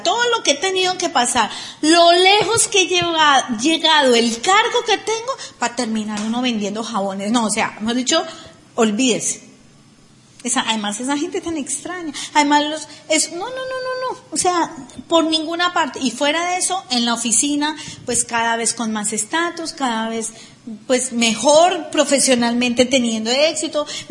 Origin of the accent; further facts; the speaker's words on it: Colombia; mira, yo soy de Colombia